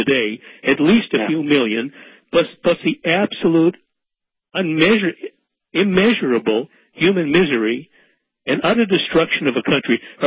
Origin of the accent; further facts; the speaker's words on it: Illinois, United States; If we lived in peace, say, in my home state of Illinois